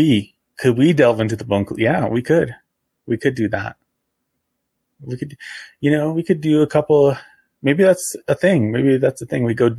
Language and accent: English; New Mexico, United States; I think part of it is because I grew up so close. Like, my hometown is about 60 or 70 miles away from Truth or Consequences.